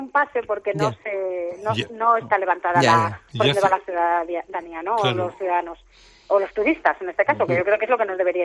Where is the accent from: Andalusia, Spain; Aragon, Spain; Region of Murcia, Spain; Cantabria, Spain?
Cantabria, Spain; Torrelavega; now in Santander, Spain; soy de Torrelavega, trabajo en Torrelavega, pero vivo en Santander desde hace un montón de años.